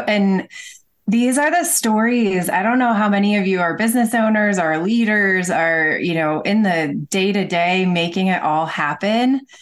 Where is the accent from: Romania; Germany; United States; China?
United States; Midwest; growing up in the Midwest and not feeling fully aligned there, just feeling like there was a different way.